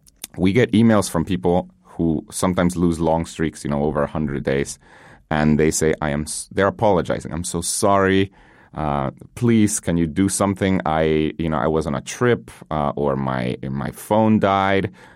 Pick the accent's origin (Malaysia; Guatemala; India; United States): Guatemala; born or raised there